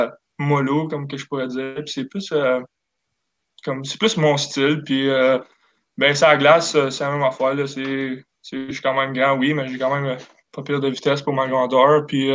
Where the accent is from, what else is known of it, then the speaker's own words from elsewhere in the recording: Ontario, Canada; si on s'agace tout le temps en tant qu'Ontarien québécois, on dirait que je m'arrange plus, je suis français